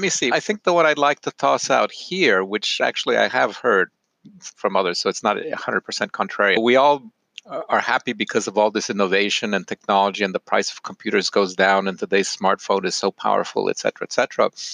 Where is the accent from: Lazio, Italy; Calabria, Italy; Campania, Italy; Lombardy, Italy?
Lazio, Italy; Rome; also born or lived in Trieste, Italy / Germany / San Francisco, United States / Boston, United States; now in United States; I was born in Trieste in the north of Italy, lived a little bit in Germany, then wound up in San Francisco for a while. Then they split up and my mother moved back to Italy and I grew up in Rome, but then I went to university in Boston.